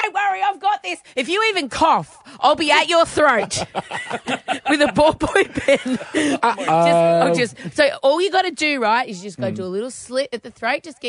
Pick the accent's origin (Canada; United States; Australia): Australia; Warrandyte, Victoria; You forget I grew up in the bush. I grew up out in Warrandyte.